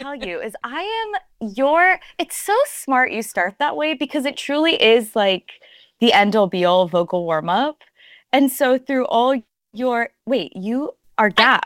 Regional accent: Texas, United States; now in Los Angeles, United States; I'm so glad you're starting with this because I was from Texas, raised on World, prior to moving

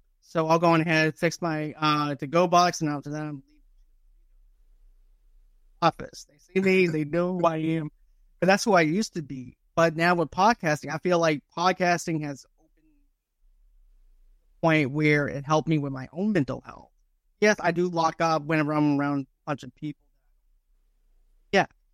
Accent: Boston, Massachusetts, United States; I grew up in Boston. I'm a Celtics fan.

